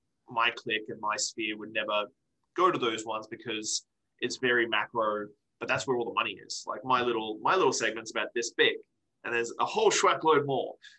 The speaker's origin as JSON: {"language": "English", "country": "Australia", "lives_now": "Victoria, Canada", "said": "I'm still in Victoria, BC, which is a very small city. I'm still an Australian dude who lives in Victoria, BC."}